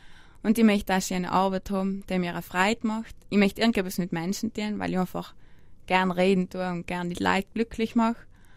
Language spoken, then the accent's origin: German; Trentino-Alto Adige, Italy; ich bin eine Südtirolerin